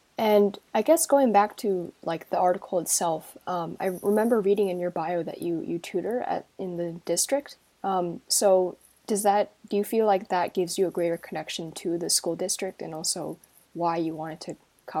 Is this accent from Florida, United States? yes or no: no; New Jersey, United States; I was living in New Jersey during Hurricane Sandy, and my hometown got hit really hard.